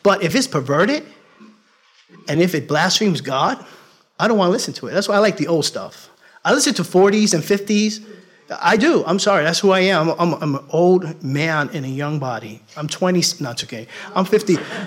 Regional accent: New York, United States; listen, I'm from New York.

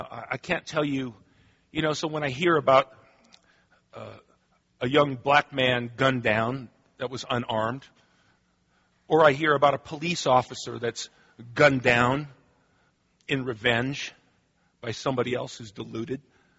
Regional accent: United States; Our culture, when it comes to pain, I've noticed growing up in America, it is one where we tend to insulate from reality.

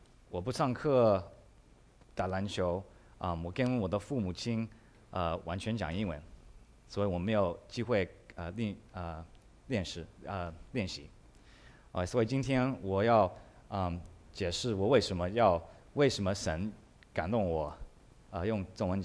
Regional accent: United States; 我是华人，我在美国长大，我在美国出生的。

